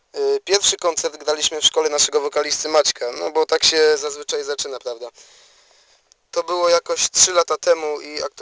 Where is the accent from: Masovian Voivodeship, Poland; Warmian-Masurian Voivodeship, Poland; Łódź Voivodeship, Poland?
Łódź Voivodeship, Poland; Wieluń; pochodzimy z Wielunia.